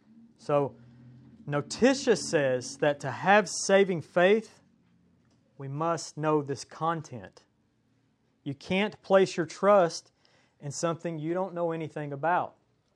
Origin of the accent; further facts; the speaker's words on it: United States; accent: hillbilly; these are Latin words, and my hillbilly accent's probably going to ruin them.